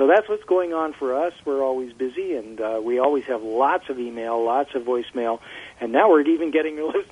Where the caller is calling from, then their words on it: Rio de Janeiro, Brazil; first language Portuguese; English is a second language; my native language is Portuguese. I live in Rio, Brazil, and I use your podcast as a means to improve my English skills.